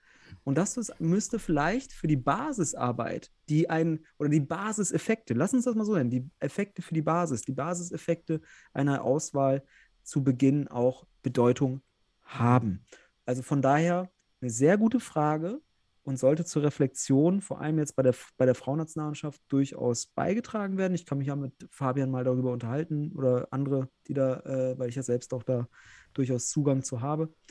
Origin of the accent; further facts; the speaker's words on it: North Rhine-Westphalia, Germany; ich komme ja selbst aus Westfalen